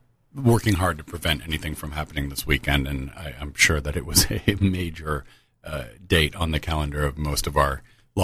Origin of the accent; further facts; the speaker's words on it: United States; accent: American; the guy immediately recognized that I was an American from my accent